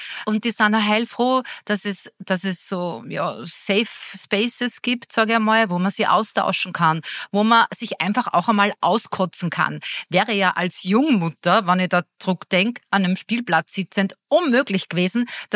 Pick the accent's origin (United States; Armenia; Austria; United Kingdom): Austria; Bei uns in Österreich